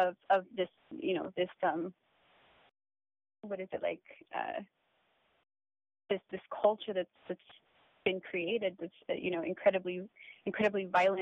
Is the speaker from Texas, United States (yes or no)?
yes; El Paso, Texas, United States; I grew up in El Paso, and, you know, you could literally see Juarez